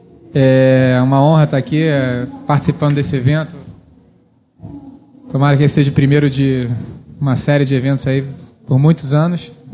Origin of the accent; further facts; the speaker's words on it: Rio de Janeiro, Brazil; also born or lived in England / United States; Eu nasci na Inglaterra, meu pai estava fazendo doutorado em física nuclear na época, e voltei para o Brasil aos 2 anos, para o Rio de Janeiro. E depois, dos 9 aos 11, eu voltei a morar fora, morei 1 ano nos Estados Unidos e 6 meses na Inglaterra.